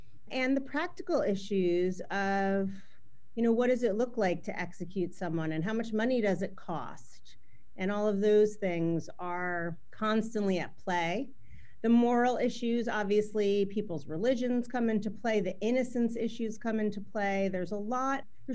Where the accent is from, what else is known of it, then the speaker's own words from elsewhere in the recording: East Coast, United States; And I remember clearly, I'm from the East Coast